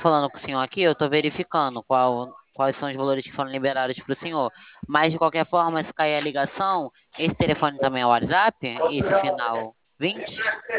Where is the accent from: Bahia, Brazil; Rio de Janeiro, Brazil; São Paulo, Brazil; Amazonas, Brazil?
Rio de Janeiro, Brazil; eu também sou do Rio de Janeiro, eu tenho meu telefone daqui.